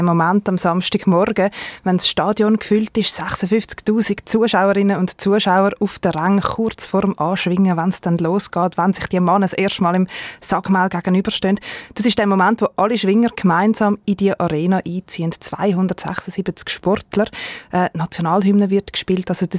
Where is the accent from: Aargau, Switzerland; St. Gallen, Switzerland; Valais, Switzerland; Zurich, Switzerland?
Zurich, Switzerland; So als Zürcherin wären mir natürlich Zürcher, C-Buben vom Zürichsee, besonders nahe.